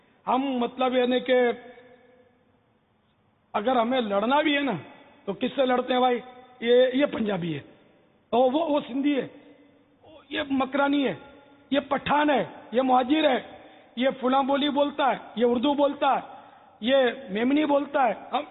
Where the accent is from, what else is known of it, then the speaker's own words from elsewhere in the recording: Karachi, Sindh, Pakistan; born there; میری تو پیدائش پاکستان میں ہوئی ہے. باب المدینہ میں پیدا ہوا ہوں. پاکستان بننے کے بعد سن 50 میں یا 51 میں اس طرح کچھ ہے میری پیدائش باب المدینہ.